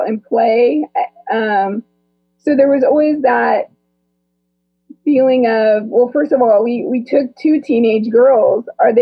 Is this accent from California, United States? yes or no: yes; California, United States; moved away as an adult; we do life in America after living out for 20 years. Yeah. Where do we do it? Because, you know, we're from Southern California.